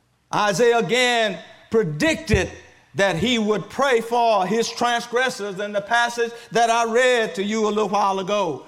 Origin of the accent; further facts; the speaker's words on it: Baker, United States; Growing up in Baker, they didn't have telephones.